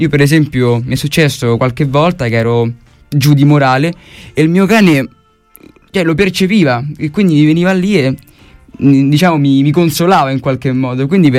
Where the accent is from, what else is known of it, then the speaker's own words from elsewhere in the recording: Sicily, Italy; Io per esempio sono siciliano di origine